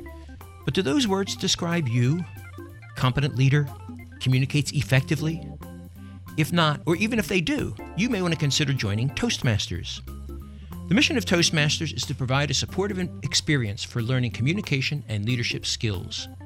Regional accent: Philadelphia, Pennsylvania, United States; I'm a city boy. I was raised in North Philadelphia. We had alleys and driveways.

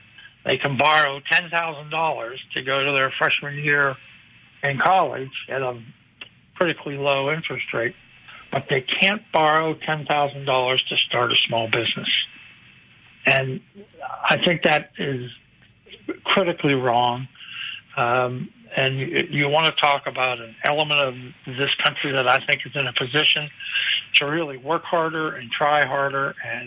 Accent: Pittsburgh, Pennsylvania, United States; also born or lived in Philadelphia; I might remind you that I lived in Philadelphia for 10 years after being born and raised in Pittsburgh.

